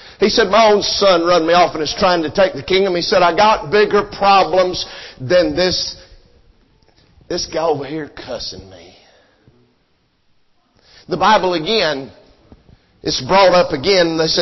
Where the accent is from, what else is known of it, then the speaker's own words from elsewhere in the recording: Abbeville, United States; Now, I'm from Abbeville, and you gotta be within slapping distance to kick dust on somebody.